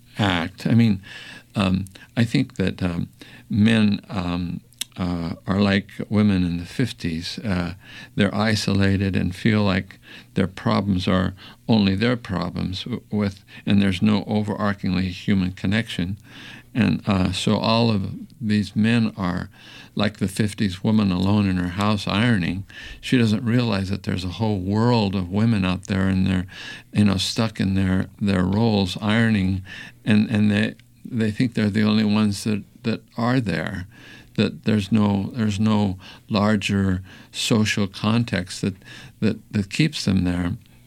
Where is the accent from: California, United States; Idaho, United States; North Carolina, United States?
Idaho, United States; when I was growing up in Idaho